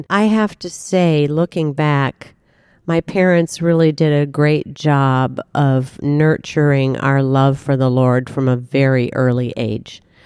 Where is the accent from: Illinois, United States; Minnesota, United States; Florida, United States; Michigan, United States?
Illinois, United States; Wheaton; Well, I grew up in the Chicago area. My family was from Wheaton, Illinois, and my dad had been a professor at Wheaton College.